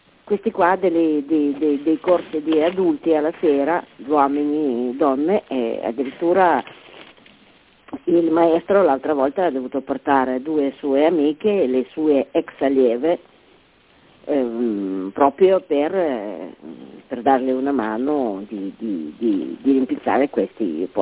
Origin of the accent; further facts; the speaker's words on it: Genoa, Liguria, Italy; sono di Genova.